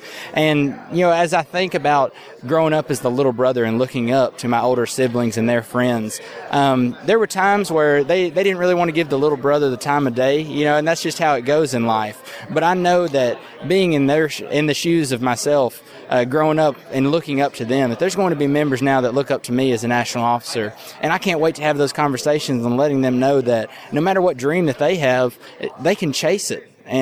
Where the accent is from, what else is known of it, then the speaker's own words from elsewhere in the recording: Tennessee, United States; I'm from Coffee County, Tennessee, in the Beech Grove community, and we have a herd of registered Black Angus beef cattle on 235 acres.